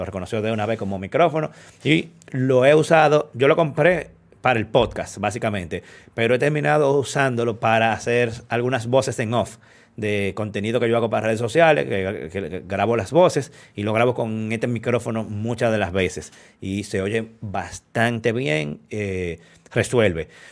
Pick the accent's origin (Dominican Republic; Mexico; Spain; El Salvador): Dominican Republic; como todo dominicano, no leí el manual cuando lo usé